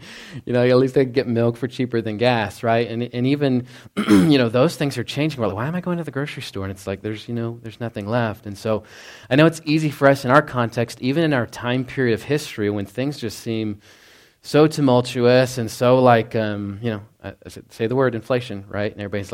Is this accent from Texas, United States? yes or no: yes; Texas, United States; So, you know, growing up in Texas, you know, you hear the word rust